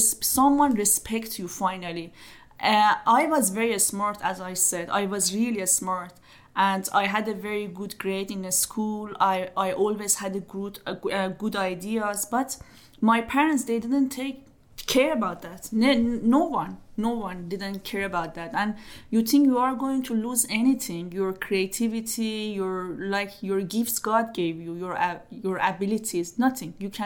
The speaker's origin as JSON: {"language": "English", "country": "Iran", "tie": "born there", "second_language": "English", "said": "why I was born in Iran? Why I was born in Muslim family?"}